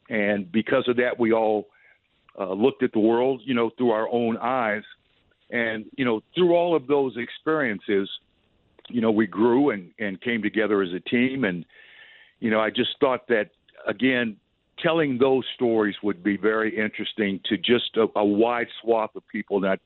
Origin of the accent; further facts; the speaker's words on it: Denver, Colorado, United States; I was growing up in Denver, Colorado. I was a junior in high school